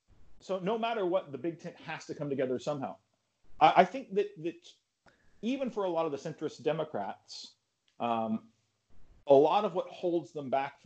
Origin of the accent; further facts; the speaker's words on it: California, United States; I was in California over the summer, my hometown or the nearest city.